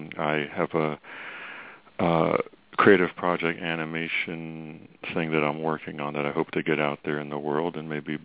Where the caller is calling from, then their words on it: Virginia, United States; calling from Virginia.